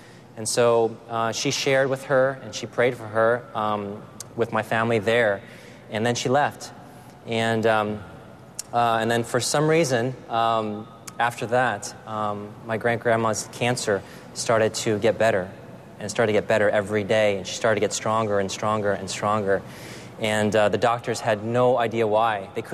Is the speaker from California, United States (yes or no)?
yes; San Diego, California, United States; I grew up in San Diego where there were not a whole lot of Asians in school.